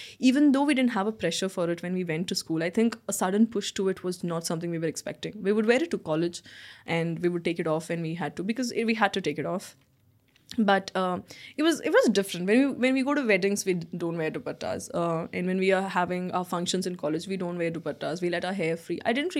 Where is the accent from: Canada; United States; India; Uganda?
India; Coorg, Karnataka; I am from Coorg. Very beautiful place. Beautiful location. It's a nice, cozy area with coffee estates and paddy fields and beautiful people there.